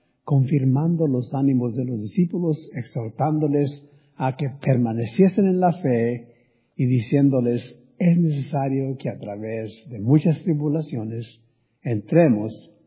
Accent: Miguel Auza, Zacatecas, Mexico; Yo nací en México, fui a la escuela ahí en mi pueblo de Miguel Alza, Zacatecas, hasta primero de secundaria.

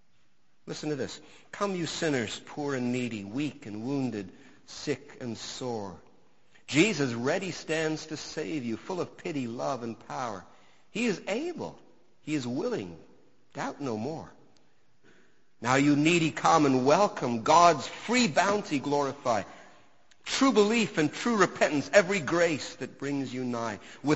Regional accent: Ontario, Canada; We live in Canada. We live in this country. We're Canadian citizens.

